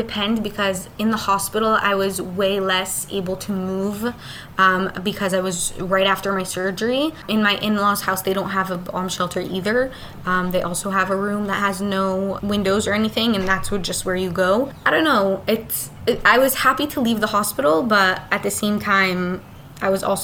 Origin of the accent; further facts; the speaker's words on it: Southern District, Israel; I come from Otef Gaza. My parents live 4 kilometers from Gaza. So I'm used to having 7 seconds to run to a shelter.